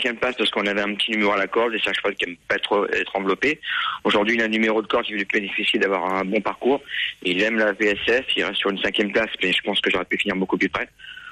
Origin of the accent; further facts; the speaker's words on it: Aubervilliers, Île-de-France, France; born there; Moi, je suis né au Bervilliers, rien à voir avec les courses. Je suis né dans le 9-3.